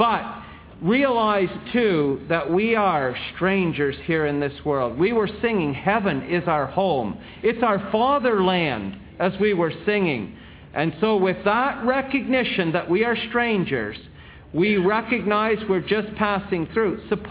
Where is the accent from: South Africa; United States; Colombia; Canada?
Canada; And I say, I'm a Canadian.